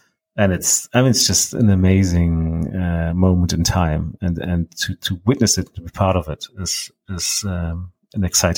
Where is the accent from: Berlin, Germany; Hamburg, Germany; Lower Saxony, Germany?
Berlin, Germany; I grew up in Berlin myself, and I've been here when the Berlin Wall came down on it.